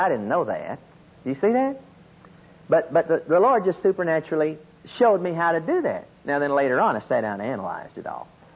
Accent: Oklahoma, United States; accent: Okie; I give you my psychology learning from Oklahoma State. I give you my personality, my Okie accent, everything about me, God.

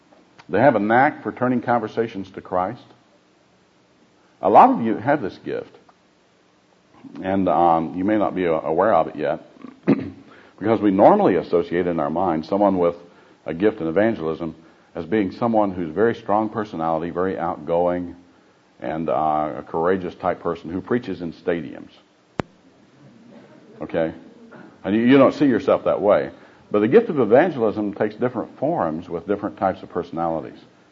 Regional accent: Tennessee, United States; Or where I grew up in Tennessee, God made Tennessee.

